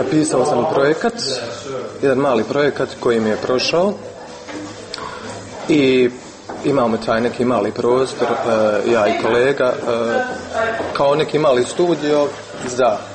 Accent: Mostar, Federation of Bosnia and Herzegovina, Bosnia & Herzegovina; iz Mostara sam i ovdje sam kao mladi umjetnik, DJ u Omladinskom kulturnom centru Adrašević.

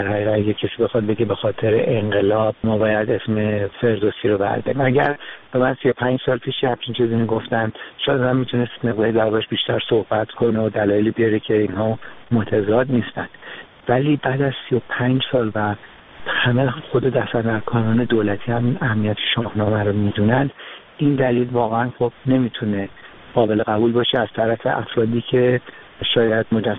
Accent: Iran; من به عنوان یک ایرانی

